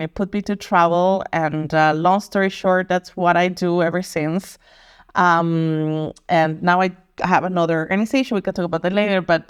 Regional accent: Costa Rica; now in Berlin, Germany; I'm originally from Costa Rica, a beautiful paradise, I have to say. It's a very dangerous paradise as the rest of Latin America. I'm not going to get there. But in 2015, I moved to Germany.

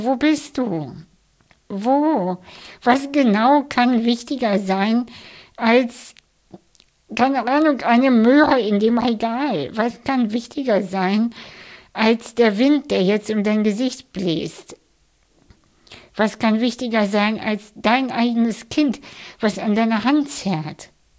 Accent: Hamburg, Germany; Ich komme aus Hamburg und in Hamburg, in meinem Viertel, lächeln die Menschen wenig.

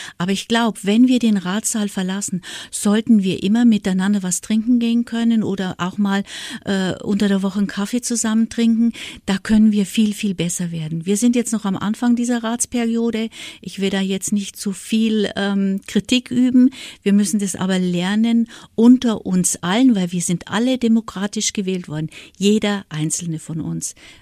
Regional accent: Bayreuth, Bavaria, Germany; Genau, Bayreuth

